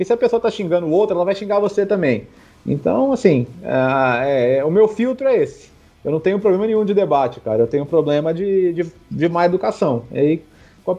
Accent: Belo Horizonte, Minas Gerais, Brazil; Eu sou de BH. Na verdade, meu pai é de Poços de Caldas, né?

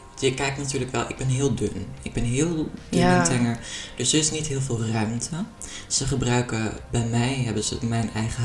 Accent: Hoorn, North Holland, Netherlands; Ik kom uit Horen.

